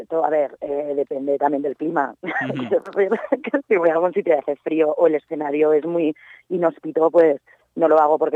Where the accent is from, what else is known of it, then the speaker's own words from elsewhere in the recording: Netherlands; también pasé mi infancia y mi adolescencia en Holanda